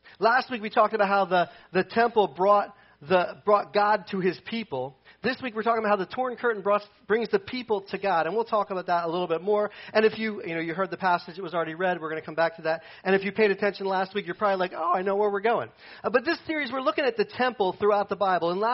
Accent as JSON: {"language": "English", "region": "Delaware", "country": "United States", "tie": "born or raised there", "said": "I grew up in Delaware, which obviously is not quite as... I didn't say I grew up in Oregon or something like that."}